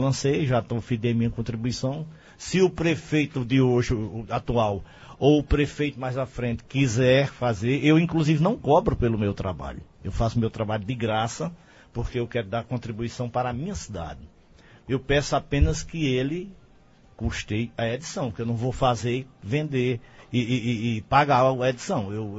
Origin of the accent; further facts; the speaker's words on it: Afogados da Ingazeira, Pernambuco, Brazil; eu sou aqui de Afogados e queria deixar uma contribuição para a minha cidade